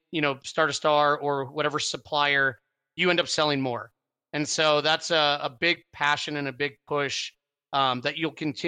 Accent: Cleveland, Ohio, United States; I thought the skiing made sense because I was from Cleveland.

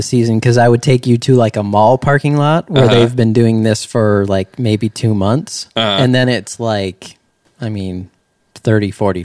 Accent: Minnesota, United States; Next time you can come to my home state in Minnesota

